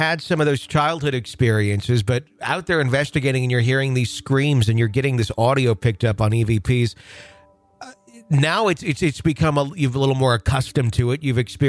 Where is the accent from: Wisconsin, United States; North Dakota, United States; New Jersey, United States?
Wisconsin, United States; born or raised there